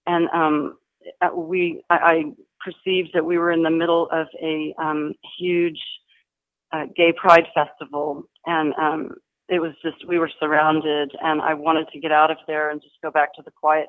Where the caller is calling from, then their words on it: Austin, Texas, United States; I'm calling from Austin, Texas.